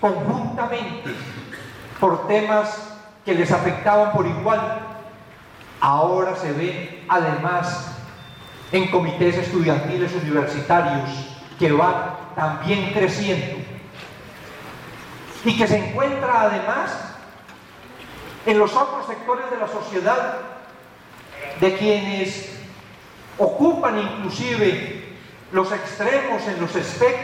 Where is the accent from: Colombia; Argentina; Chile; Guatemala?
Guatemala; yo soy extranjero como guatemalteco, pero soy nacional como latinoamericano.